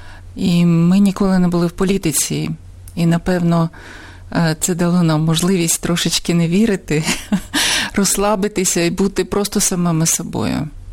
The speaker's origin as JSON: {"language": "Ukrainian", "region": "Kyiv", "country": "Ukraine", "said": "тому що ми кияни, серед нас є корінні кияни в третьому поколінні"}